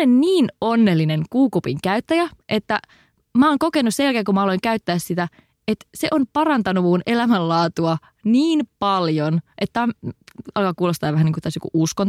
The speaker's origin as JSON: {"language": "Finnish", "town": "Eno", "region": "North Karelia", "country": "Finland"}